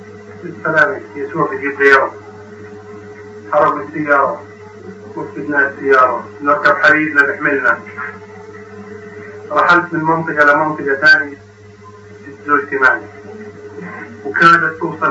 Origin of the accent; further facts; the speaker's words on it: Jordan; لانه اوسط قضيه عندنا في الاردن